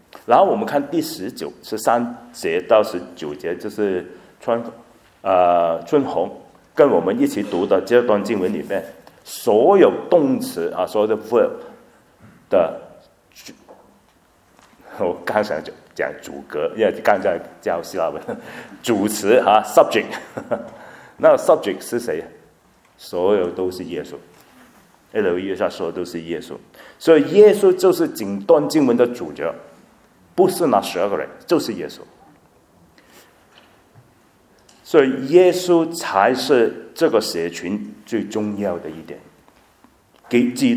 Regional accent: Guangdong, China; 然后我们广东人啊，就有一些我们的很美好的历史

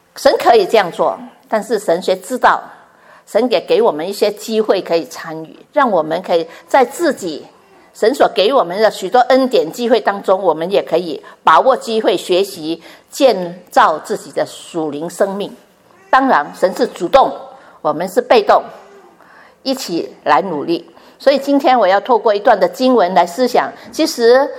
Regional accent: Chaozhou, Guangdong, China; 我是潮州人，所以每一个人一听说你是潮州人就讲一句话，自己顾自己啊

